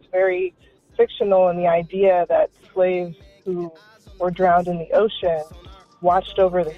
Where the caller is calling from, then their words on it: California, United States; I'm calling from California.